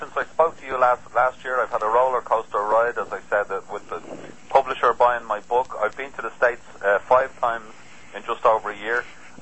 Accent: Ireland; being Irish and having kissed the Blarney Stone and all

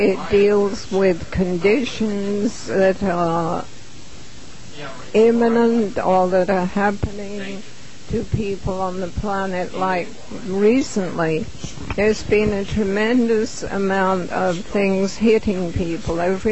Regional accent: England, United Kingdom; now in United States; I had been researching and lecturing about space beings from when I was in England, and I grew up in England.

